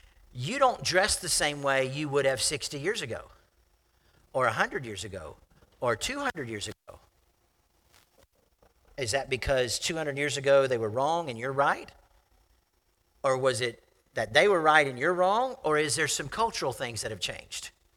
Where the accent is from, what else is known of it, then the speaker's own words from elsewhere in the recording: Lakeland, Florida, United States; I grew up in Florida. If you fly into Florida, one thing will amaze you is the number of lakes, like by the thousands of them. My hometown is Lakeland.